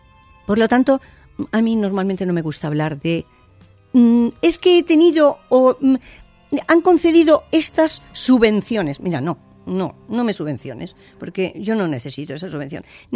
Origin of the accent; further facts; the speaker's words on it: Burjassot, Valencian Community, Spain; Un grupo de comerciantes de mi pueblo, yo soy de Burjasot